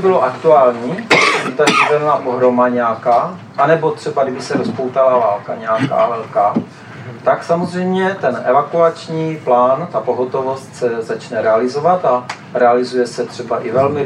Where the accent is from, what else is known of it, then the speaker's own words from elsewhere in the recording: Moravia, Czechia; u nás na Moravě se říká, to je o ničem.